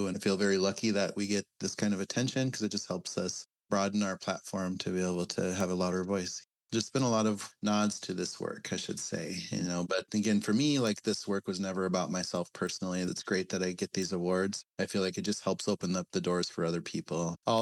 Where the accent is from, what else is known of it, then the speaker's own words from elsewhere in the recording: South Dakota, United States; in places like where I grew up on Pine Ridge, where we just have, you know, we're dotted with a few gas stations